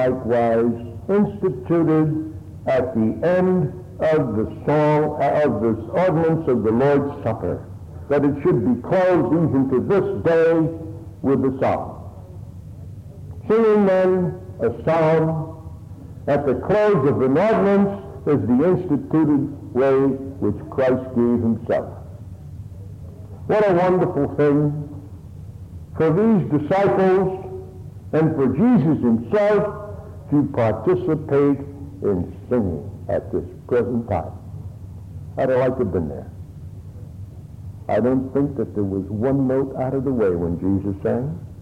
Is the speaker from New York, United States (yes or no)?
yes; Harlem, New York, United States; I was brought up in the Harlem